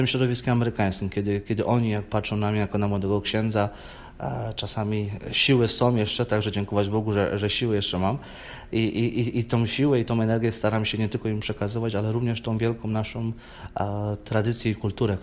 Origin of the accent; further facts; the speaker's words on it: Czarny Dunajec, Lesser Poland, Poland; pochodzę spod Zakopanego, dokładnie z Czarnego Dunajca.